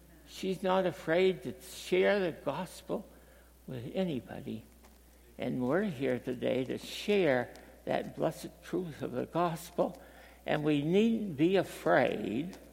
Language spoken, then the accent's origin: English; Maine, United States; I was just from Maine, and I was young, and I had muscles, and I could walk.